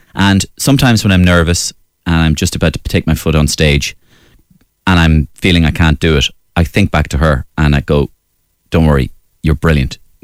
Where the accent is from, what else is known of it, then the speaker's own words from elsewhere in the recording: Waterford, Munster, Ireland; I grew up in Waterford